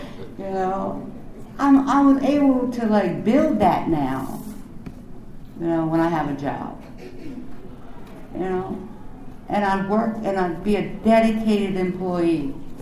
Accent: Maryland, United States; now in Frederick, United States; You know, I moved to Frederick. That's where I live now. I'm from Montgomery County. I got clean in Montgomery County.

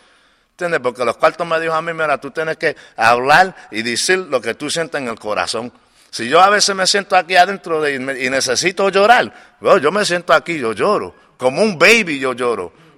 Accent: New York, United States; cuando yo me crié en Nueva York, yo cogí las calles que yo no le tenía miedo a nada.

